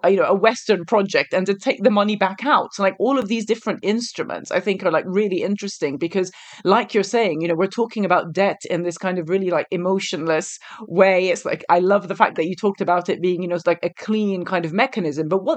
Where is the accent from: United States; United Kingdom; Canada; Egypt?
Egypt; I experienced this firsthand growing up in Egypt and seeing, you know, this idea of like liberalizing an economy.